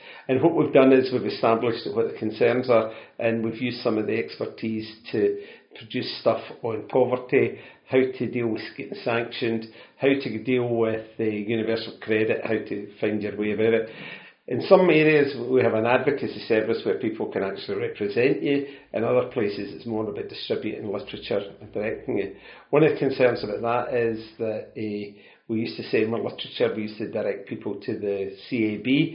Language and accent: English; Renfrew, Scotland, United Kingdom; So I grew up in Rentrew, where we basically, you worked in Babcock's, you worked in Rolls Royce, or you worked in the yards. That was basically it. And every scheme in Rentrew, which probably had about 14,000 people living in when I was growing up in the late 50s